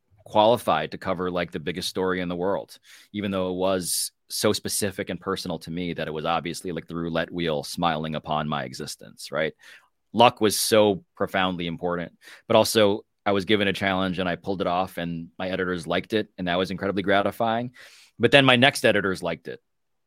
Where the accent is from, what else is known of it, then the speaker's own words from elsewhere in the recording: Manhattan, New York, United States; I'm from New York natively, grew up in Manhattan, yep, like blocks away from MSG.